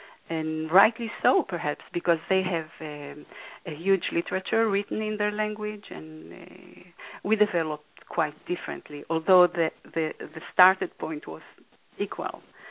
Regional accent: Israel; I grew up in Israel

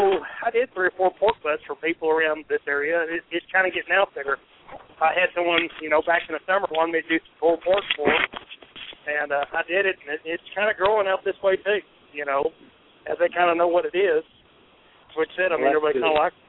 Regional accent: New Mexico, United States; now in Texas, United States; I'm kind of a transplant in Texas. I grew up in New Mexico, and so I grew up around, you know, tons of Mexican food all my life.

